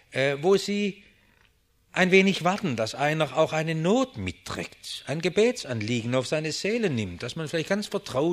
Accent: Germany; dass wir als Deutsche oft so schwer tun, einen anderen anzusprechen und ihm ein wenig Liebe zu zeigen.

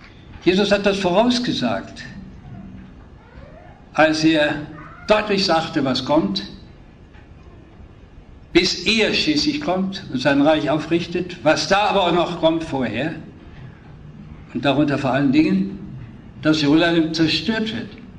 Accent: Bergneustadt, North Rhine-Westphalia, Germany; In meiner Heimatstadt Bergneustadt ist jeder zehnte Moslem.

